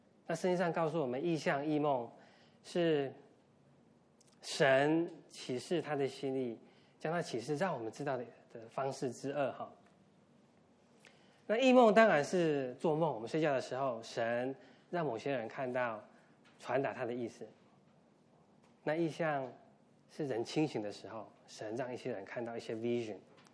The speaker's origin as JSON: {"language": "Chinese", "region": "central Taiwan", "country": "Taiwan", "tie": "born or raised there", "moved": "yes", "lives_now": "United States", "said": "从我从台湾来哦，在台湾中部一个乡下的地方哦，一个我记得我小时候还穿开裆裤哈，一个小男孩，然后现在住在美国，住在北卡，应该算是一个很好的地方。"}